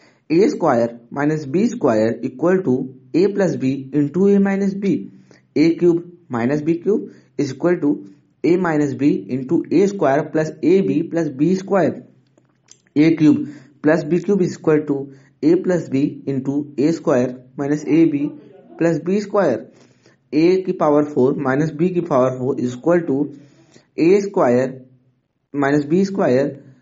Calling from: Jaunpur, Uttar Pradesh, India; मैं उत्तर प्रदेश के जौनपुर जिले का निवासी हूँ।

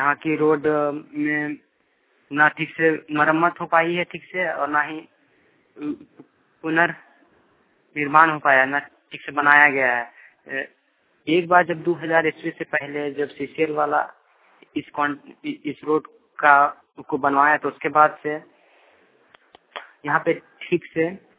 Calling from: Tilaiya, Jharkhand, India; गोमिया प्रखंड के जलपनिया पंचायत के तिलैया गांव से बोल रहा हूँ।

